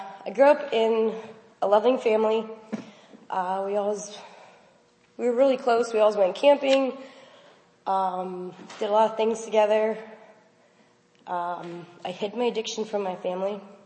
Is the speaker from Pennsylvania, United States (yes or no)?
yes; Ayerstown, Pennsylvania, United States; I'm from Ayerstown, Pennsylvania. I'm 32.